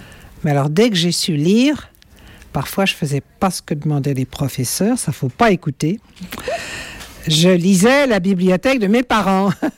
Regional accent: Paris, Île-de-France, France; born there; je suis née dans le 5e arrondissement.

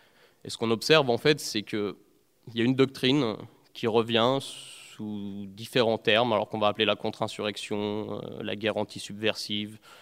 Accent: Gennevilliers, Île-de-France, France; moi j'ai grandi à Gennevilliers

